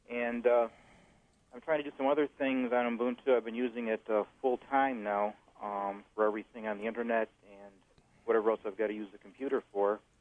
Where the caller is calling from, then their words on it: Penfield, New York, United States; I'm calling from Penfield.